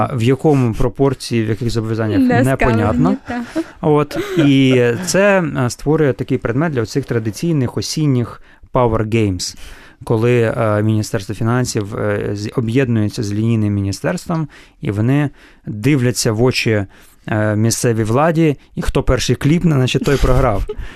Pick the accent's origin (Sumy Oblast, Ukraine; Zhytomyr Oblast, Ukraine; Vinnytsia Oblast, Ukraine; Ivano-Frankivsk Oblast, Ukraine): Zhytomyr Oblast, Ukraine; Zhytomyr; Я сам з Житомира, я розумію, це люди страшні.